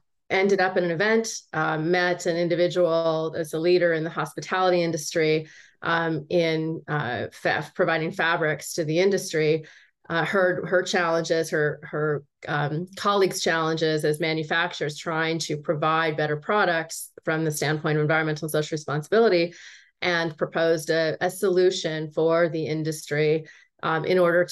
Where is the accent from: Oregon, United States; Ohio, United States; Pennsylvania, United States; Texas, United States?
Oregon, United States; I was raised in Oregon